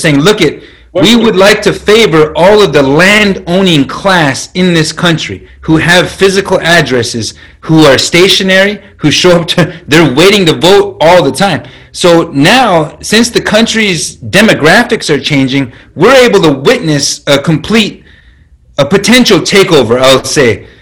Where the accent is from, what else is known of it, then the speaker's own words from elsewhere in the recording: North Dakota, United States; But for Native people, where I grew up on the Standing Rock Nation, we didn't even have street names.